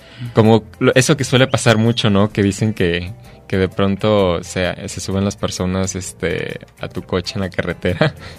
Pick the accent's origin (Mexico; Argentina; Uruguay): Mexico; nosotros como mexicanos